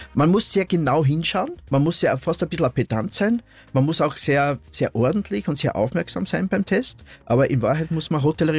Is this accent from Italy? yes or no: no; Leonding, Upper Austria, Austria; Oh, das gibt's bei uns im Ort. Ich komme aus Leonding.